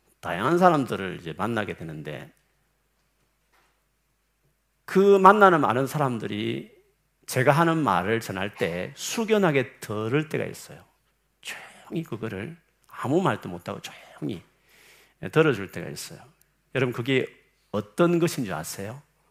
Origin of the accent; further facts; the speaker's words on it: Gyeongsang, South Korea; 저 경상도 사나이로서